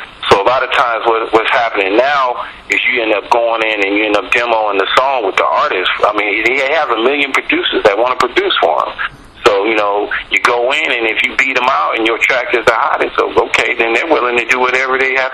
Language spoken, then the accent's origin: English; West Coast, United States; born there; I've been on the West Coast. I was born on the West Coast.